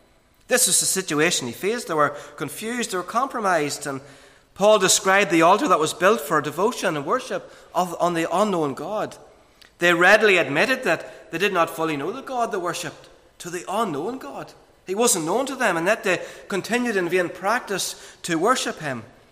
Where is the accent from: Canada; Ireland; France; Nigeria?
Ireland; Monaghan, Ulster; I know what it's like growing up in Monaghan.